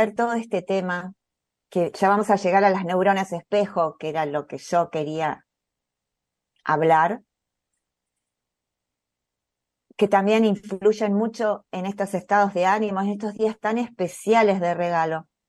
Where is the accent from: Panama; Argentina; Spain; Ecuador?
Argentina; la alegría que tenemos como argentinos